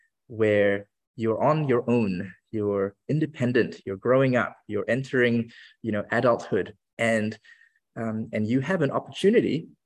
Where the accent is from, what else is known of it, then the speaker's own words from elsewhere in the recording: Kuala Lumpur, Federal Territory of Kuala Lumpur, Malaysia; also born or lived in Hamilton, New Zealand; I was born in Hamilton, but I was raised in Malaysia, specifically Kuala Lumpur, near the capital city. And so I kind of have a foot in both worlds. But ethnically, I am Malaysian Chinese